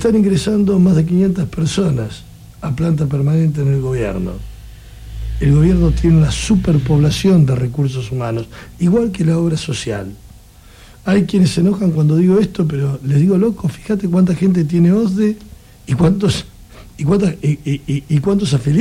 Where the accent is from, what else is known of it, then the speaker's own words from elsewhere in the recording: Argentina; en mi país, en mi Argentina. Uh-huh. Yo soy muy argentino.